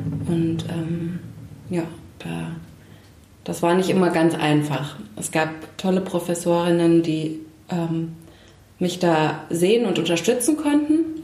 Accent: Dreieich-Buchschlag, Hesse, Germany; also born or lived in Frankfurt; Ich bin in Dreieich-Buchschlag aufgewachsen, groß geworden, beziehungsweise dann auch in Frankfurt.

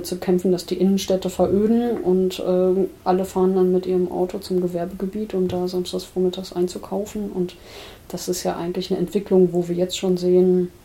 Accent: Kaufungen, Hesse, Germany; Also wenn ich das hier so für meinen Heimatort sozusagen mir anschaue, könnte Kaufung sich mit seiner landwirtschaftlichen Fläche nur zu einem Drittel selbst versorgen.

